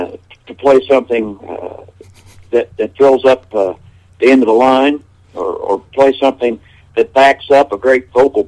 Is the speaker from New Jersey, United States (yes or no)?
no; Middletown, Ohio, United States; Dad landed there in the early 60s, and I grew up in Middletown hearing him on the radio.